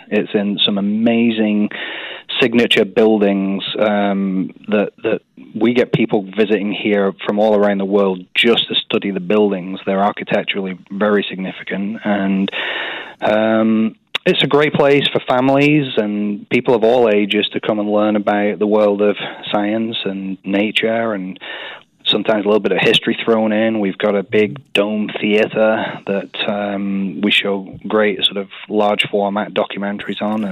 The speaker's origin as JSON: {"language": "English", "region": "England", "country": "United Kingdom", "accent": "English", "said": "think I talk like an American now, but thanks for making me feel better that I haven't completely lost my English accent."}